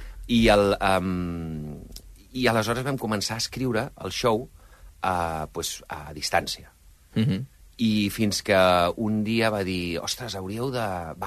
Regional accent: Catalonia, Spain; jo sóc el català del grup

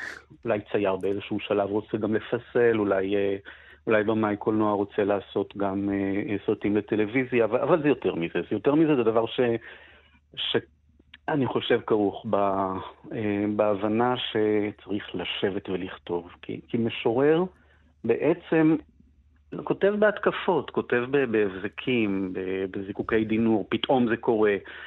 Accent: Tel Aviv, Tel Aviv District, Israel; אני בא מבית תל אביבי, אף אחד שם לא ידע אף מילה בצרפתית.

